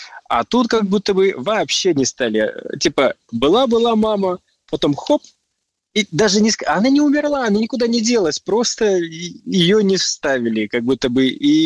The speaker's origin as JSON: {"language": "Russian", "country": "Kazakhstan", "said": "Я сам из Казахстана"}